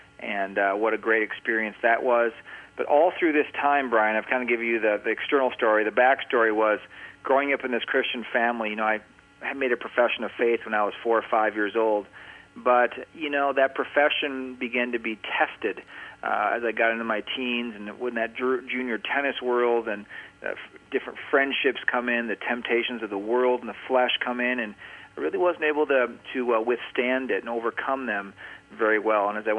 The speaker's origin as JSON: {"language": "English", "region": "Minnesota", "country": "United States", "tie": "born or raised there", "said": "I was born and raised in Minnesota in a place called Lake Minnetonka, which is just west of the Twin Cities in Minneapolis and St. Paul."}